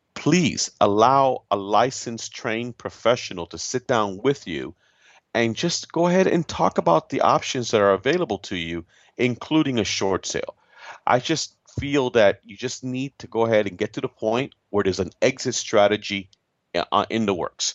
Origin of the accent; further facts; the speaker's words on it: Florida, United States; Again, in my home state, Florida, we're a judicial state.